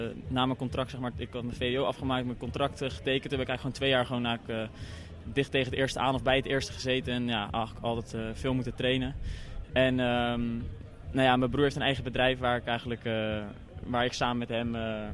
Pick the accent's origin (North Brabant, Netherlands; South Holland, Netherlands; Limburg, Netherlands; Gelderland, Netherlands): South Holland, Netherlands; Noordwijk; Ik kom natuurlijk uit Noordwijk